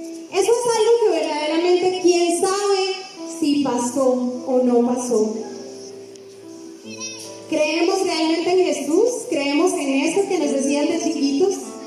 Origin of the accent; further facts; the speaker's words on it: Boyacá, Colombia; Es que yo soy boyacense